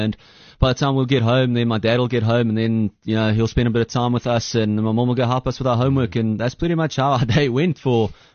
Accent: Johannesburg, Gauteng, South Africa; born there; I was born in Lirapoort in Johannesburg. Didn't stay there for long, though, but yeah, technically speaking, that's where I was born.

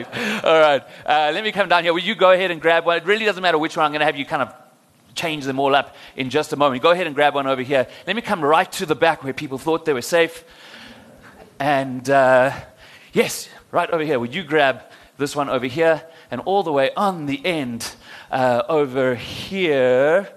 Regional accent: Johannesburg, Gauteng, South Africa; now in Cape Town, South Africa; I'm the youngest of four children. I grew up in Joburg, although I live in Cape Town now.

